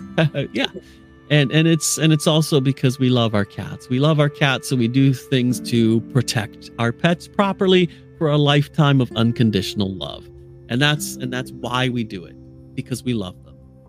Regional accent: United States; now in United Kingdom; I grew up in America, even though I live in the UK and I'm French. I grew up there.

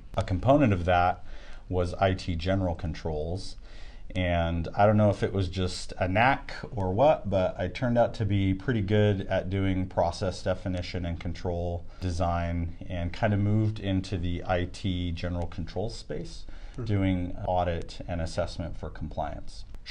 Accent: Idaho, United States; So born and raised in Idaho, attended public school just like most everybody else in the country. Ended up attending University of Idaho

